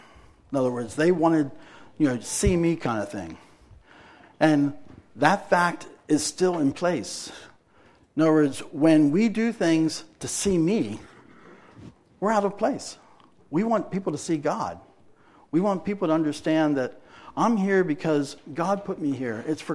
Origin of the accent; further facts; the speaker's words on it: United States; I never did. I'm an American, right?